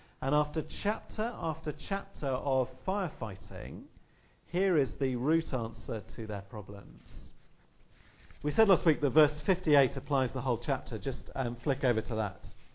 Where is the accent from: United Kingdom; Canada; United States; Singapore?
United Kingdom; South West England; born or raised there; accent: Somerset